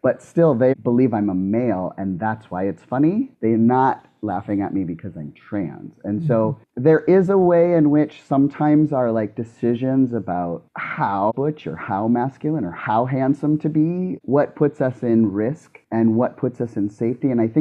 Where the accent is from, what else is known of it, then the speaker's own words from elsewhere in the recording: South Dakota, United States; I grew up in South Dakota where the gender roles were very strict.